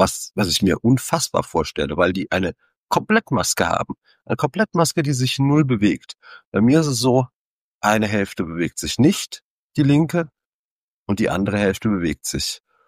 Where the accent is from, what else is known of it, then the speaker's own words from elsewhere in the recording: Mainz, Rhineland-Palatinate, Germany; Ich komme aus Mainz, habe auch mütterlicherseits österreichische Wurzeln. Mama kommt aus Osttirol